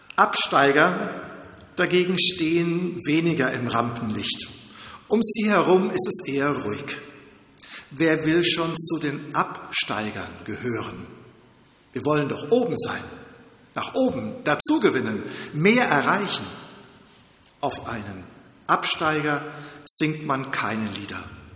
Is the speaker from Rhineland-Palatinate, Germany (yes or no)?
yes; Rhineland-Palatinate, Germany; erinnere ich mich als Pfälzer noch sehr gut an die Bundesliga-Saison 1997-98